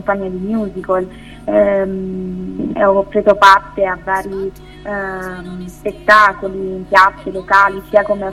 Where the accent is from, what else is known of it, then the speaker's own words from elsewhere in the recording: Salerno, Campania, Italy; Perché io sono di Salerno.